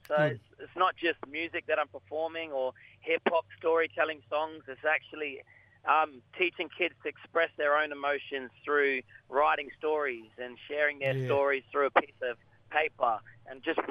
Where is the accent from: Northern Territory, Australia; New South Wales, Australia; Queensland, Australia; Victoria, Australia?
Northern Territory, Australia; Darwin; Yes, well … I'm from Darwin, Northern Territory, and I'm a proud member of the Marinungu mob from Litchfield National Park in Bachelor Region.